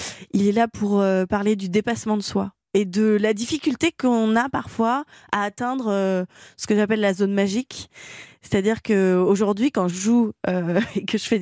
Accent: Lyon, Auvergne-Rhône-Alpes, France; moved away; moi, je suis partie de Lyon pour faire du théâtre.

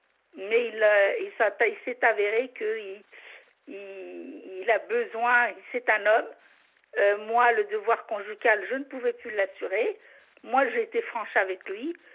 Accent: Algeria; parce que chez nous, en Algérie, enfin, dans le Maghreb

